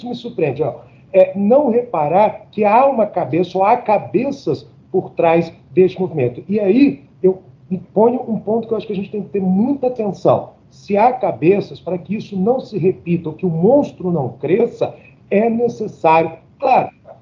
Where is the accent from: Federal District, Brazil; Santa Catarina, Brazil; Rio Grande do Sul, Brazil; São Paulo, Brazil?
Federal District, Brazil; Brasília; Então, a minha cidade, nascido e criado aqui em Brasília